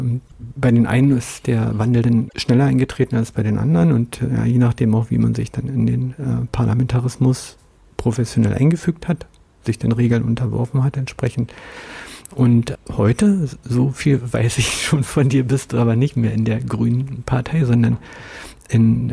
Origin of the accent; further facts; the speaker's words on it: Brandenburg, Germany; als Brandenburger kenne ich das nicht